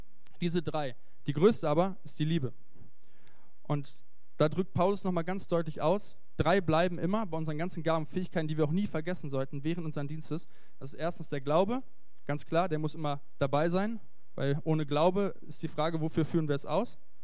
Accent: Göttingen, Lower Saxony, Germany; bei uns zu Hause in Göttingen, nicht so weit weg von hier

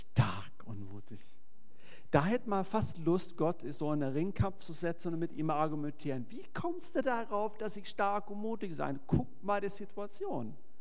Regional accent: Sweden; German is a second language; Ich als Schwede sage, plötzlich, hört sich ganz komisch an für einen Schwede

